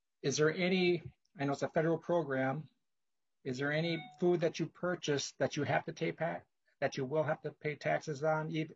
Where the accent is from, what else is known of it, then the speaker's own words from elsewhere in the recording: Faribault, Minnesota, United States; I grew up in Faribault, so I grew up in a dairy farm. So go Faribault Falcons over there.